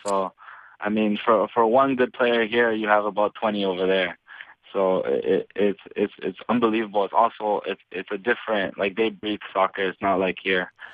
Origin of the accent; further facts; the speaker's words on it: Toronto, Ontario, Canada; Toronto FC, because it is my hometown club.